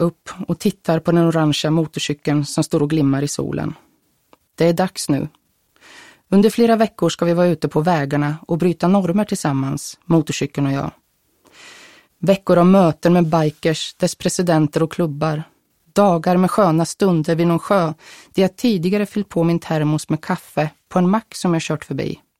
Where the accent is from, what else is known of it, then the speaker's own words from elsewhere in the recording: Norrköping, Östergötland, Sweden; Artister på scenen när kortegen nådde min hemstad Norrköping.